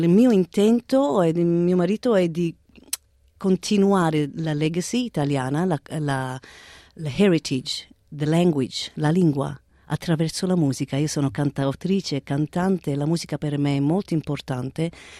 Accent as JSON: {"language": "Italian", "country": "Australia", "said": "perché sono australiana"}